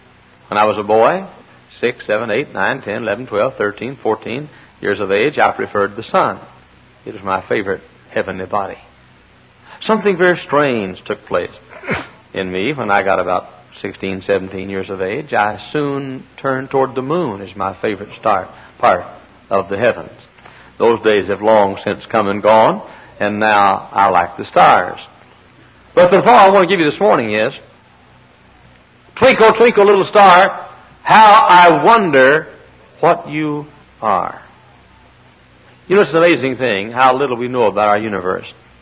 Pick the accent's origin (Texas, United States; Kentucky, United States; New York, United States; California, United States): Texas, United States; now in Indiana, United States; I grew up in Texas where the stars at night are big and bright.